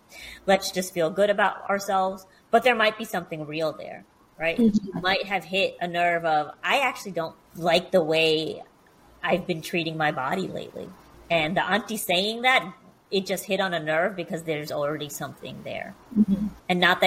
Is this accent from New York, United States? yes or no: yes; New York, United States; now in Alabama, United States; I know I grew up in New York, and now I'm in Alabama